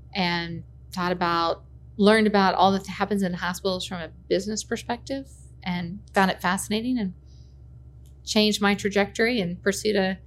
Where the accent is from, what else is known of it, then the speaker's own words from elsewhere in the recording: Little Rock, Arkansas, United States; because I grew up in Little Rock. My family moved here when I was in third grade for my dad to become the first fellowship-trained pediatric cardiologist in the state. So I went to high school here.